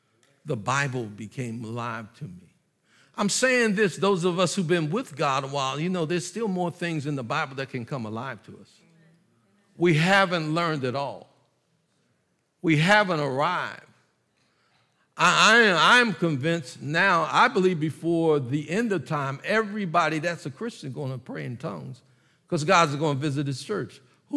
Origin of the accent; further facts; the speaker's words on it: Philadelphia, Pennsylvania, United States; I'm from Philadelphia. And I'm an urban pastor.